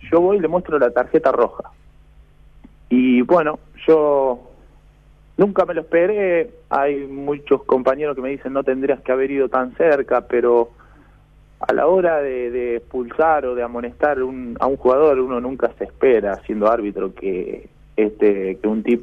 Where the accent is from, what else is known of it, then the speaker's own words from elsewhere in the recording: Corral de Bustos, Córdoba, Argentina; yo vivo en un pueblito que no soy de Casilda, soy de Corral de Bustos, Córdoba.